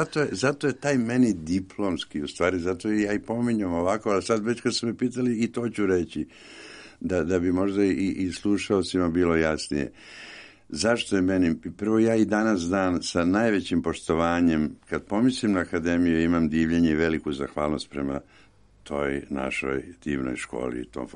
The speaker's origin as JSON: {"language": "Serbian", "region": "Belgrade", "country": "Serbia", "tie": "born or raised there", "said": "Inače sam odrastao na Dorćolu i sve se to dešavalo u moje neposrednoj blizini"}